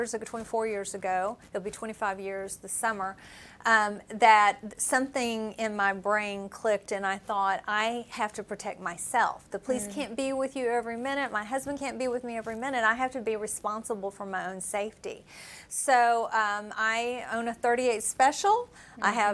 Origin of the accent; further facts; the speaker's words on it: Appalachia, United States; And so, and by the way, I grew up in Appalachia. And so it wasn't odd to have firearms.